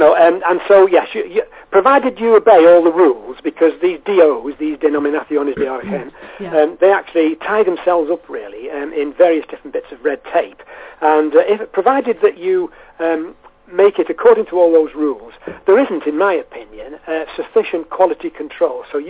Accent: North West England, United Kingdom; I'm actually from the Wirral Peninsula, as you can possibly tell from my accent

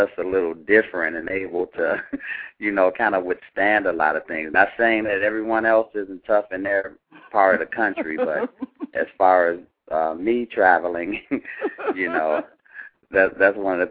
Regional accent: Chicago, Illinois, United States; Well, I'm being from Chicago.

